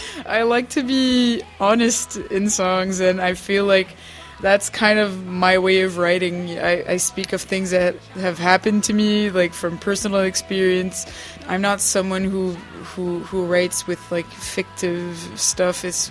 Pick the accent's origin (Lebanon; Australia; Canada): Canada; New Brunswick; Yeah, I'm from New Brunswick, which is really on the maritime, like, eastern Canada.